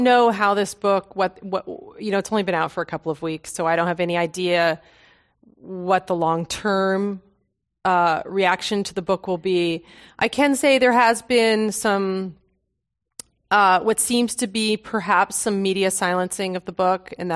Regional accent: Maine, United States; Shelley Pingree, a congresswoman from Maine, my home state

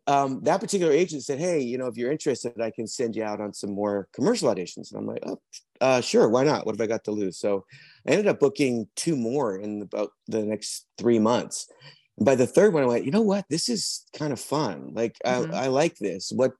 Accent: British Columbia, Canada; also born or lived in England; now in Vancouver, Canada; I'm originally from England. I was adopted at birth. And then through a series of family things, we ended up moving to Canada when I was about 7. I grew up on Vancouver Island, high school and college, and then moved to Vancouver in 1991.

